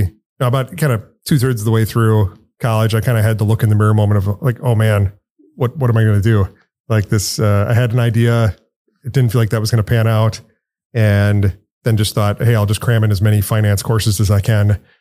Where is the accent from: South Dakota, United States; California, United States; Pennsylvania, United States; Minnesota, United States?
Minnesota, United States; Cannon Falls; And moved to Minnesota when I was like 6 months old, 2 years old, somewhere there. I grew up in Cannon Falls. So not, you know, really part of the metro.